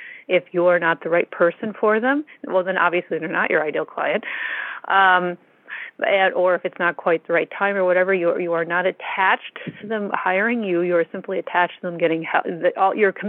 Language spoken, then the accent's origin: English; Wisconsin, United States; Although it's getting cold out in some places. I grew up